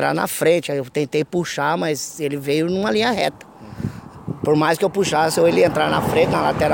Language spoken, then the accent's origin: Portuguese; Campinas, São Paulo, Brazil; Eu sou de Campinas.